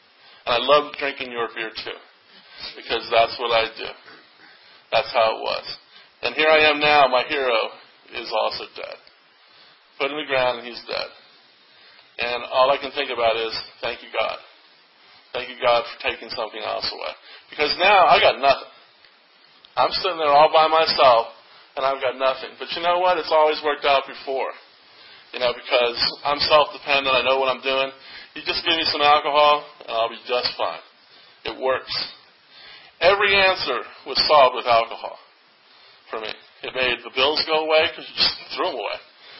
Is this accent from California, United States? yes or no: yes; California, United States; And having said I came from California, I also came and I was put 1 year back.